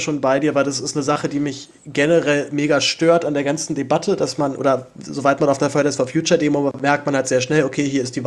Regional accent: Berlin, Germany; ich komme selber aus einem Hartz-IV-Haushalt und meine Eltern haben immer nur aufgestockt auf Hartz-IV dazu bin ich aber auch noch in Zehlendorf aufgewachsen, also in einem wirklich sehr gutbürgerlichen Stadtteil

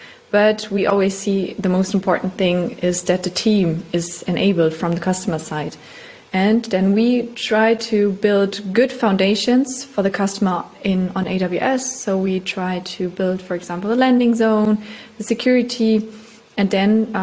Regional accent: Germany; English is a second language; moved away as an adult; now in Vienna, Austria; Yeah, I come from Germany. I live now in Vienna, and in Germany I studied law and languages.

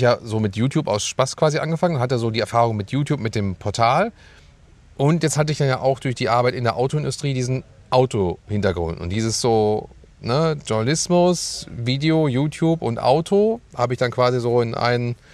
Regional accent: Wanne-Eickel, North Rhine-Westphalia, Germany; also born or lived in Dortmund; ich komme gebürtig aus Dortmund, dann bin ich in Wanne-Eickel groß geworden, ne? Wer kennt es nicht, ne? Und also Kind des Ruhrgebiets und werde jetzt dieses Jahr 40

